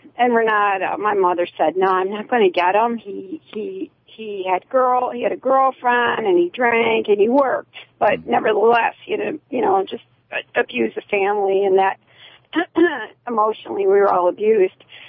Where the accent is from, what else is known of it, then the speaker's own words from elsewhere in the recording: Park Forest, Illinois, United States; I grew up in Park Forest, Illinois. And I was seven years old, and my father was intellectually curious about religion.